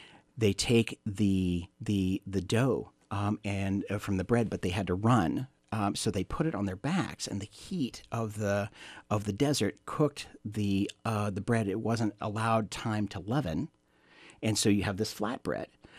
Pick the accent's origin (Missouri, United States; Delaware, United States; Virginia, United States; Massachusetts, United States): Missouri, United States; Originally from Southwest Missouri.